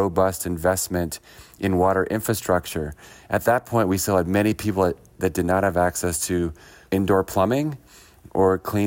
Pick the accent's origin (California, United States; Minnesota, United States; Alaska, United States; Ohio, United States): Ohio, United States; Cleveland; I grew up in Cleveland, so I'm familiar with the river catching on fire.